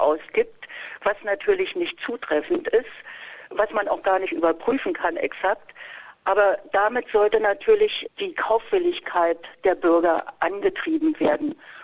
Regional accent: Berlin, Germany; born there; Ich lebe in Berlin und bin auch geborene Berlinerin

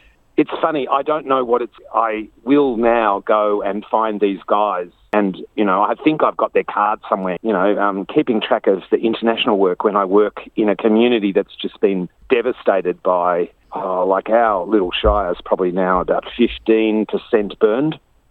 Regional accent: Melbourne, Victoria, Australia; I grew up in Melbourne and I have family in Melbourne.

